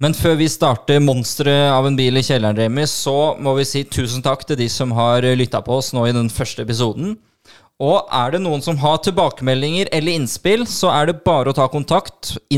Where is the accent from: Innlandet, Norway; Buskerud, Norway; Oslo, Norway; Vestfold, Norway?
Innlandet, Norway; Eidskog; Vi er jo fra Eidskog. Vi feirer jo bursdag der også.